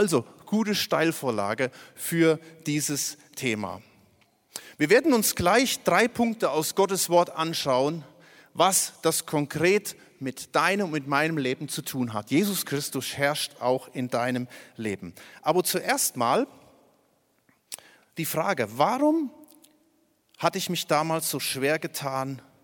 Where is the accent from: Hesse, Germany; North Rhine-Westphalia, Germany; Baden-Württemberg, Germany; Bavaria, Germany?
Hesse, Germany; Ich komme aus dem Dill-Kreis. Das hört man an dem L und an dem R. Das ist am Rande des Siegerlandes, des pietistischen Siegerlandes.